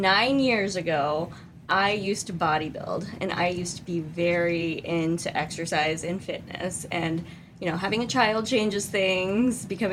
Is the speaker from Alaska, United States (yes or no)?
yes; Fairbanks, Alaska, United States; So for me, born and raised in Fairbanks, been here 32 years